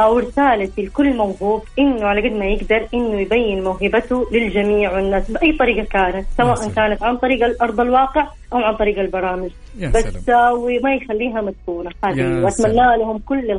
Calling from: Mecca, Makkah Province, Saudi Arabia; أنا من مكة المكرمة

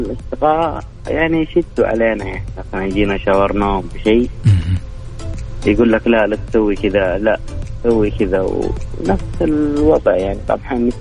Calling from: Jeddah, Makkah Province, Saudi Arabia

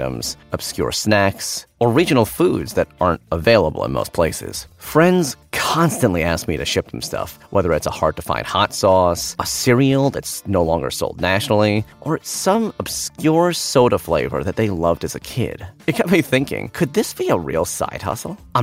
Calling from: Providence, Rhode Island, United States; Hey, Chris … from Providence.

